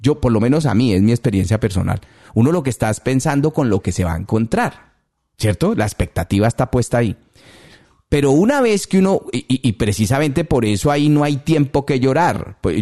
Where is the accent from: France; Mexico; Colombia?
Colombia; moved away; yo recuerdo cuando yo salí de Colombia.